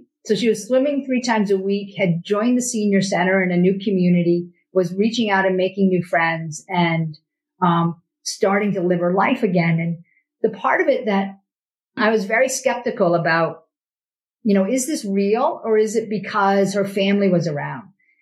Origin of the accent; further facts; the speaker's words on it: New England, United States; I grew up in New England. I was a relatively healthy eater.